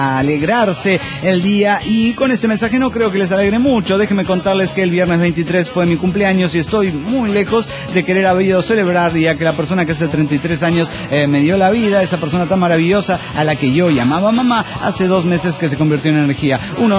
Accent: Bolivia; Lamentablemente en mi país, desde que Evo Morales empezó hace 7 años su proceso de cambio

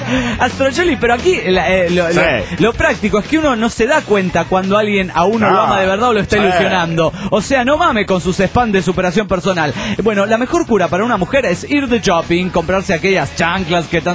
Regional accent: Monterrey, Nuevo León, Mexico; de Monterrey, Nuevo León, México.

